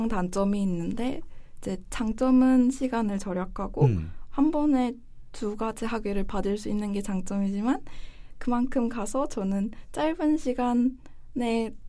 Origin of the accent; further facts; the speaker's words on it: South Korea; 저는 쭉 한국에서 자라왔고 그리고 대학교도 한국에서 진학을 했어요.